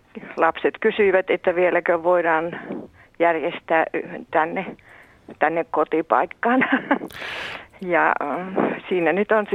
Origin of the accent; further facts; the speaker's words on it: Karelia, Finland; Tavallaan, vaikka olenkin tästä rajan täältä puolen lähtöisin, mutta kuitenkin niin ei siellä tunnettu.